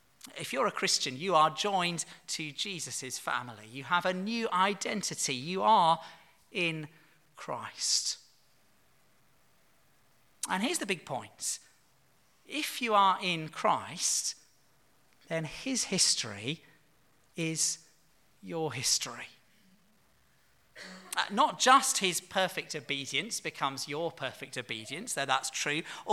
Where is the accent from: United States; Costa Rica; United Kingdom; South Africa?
United Kingdom; England; And yet their story, as an Englishman, is my story.